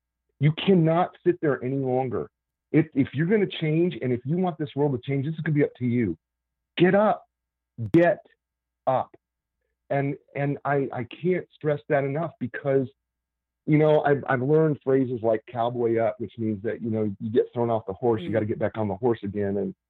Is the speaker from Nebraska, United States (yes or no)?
yes; Nebraska, United States; And I grew up a farmhand in Nebraska.